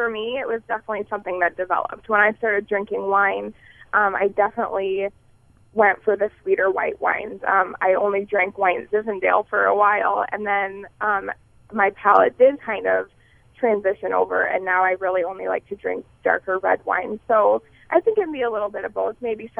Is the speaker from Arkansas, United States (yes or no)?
no; Iowa, United States; I'm from Iowa originally, and they like to travel around to the different wineries around Iowa.